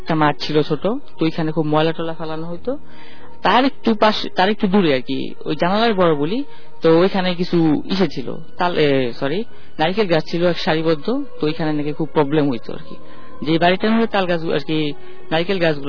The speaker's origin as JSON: {"language": "Bangla", "town": "Narayanganj", "region": "Dhaka Division", "country": "Bangladesh", "said": "আমি নারায়ণগঞ্জ থেকে আসছি।"}